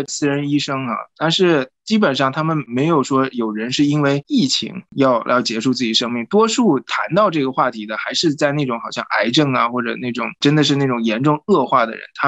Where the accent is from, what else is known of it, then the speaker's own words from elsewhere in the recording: China; 我们中国人会说爱民如子嘛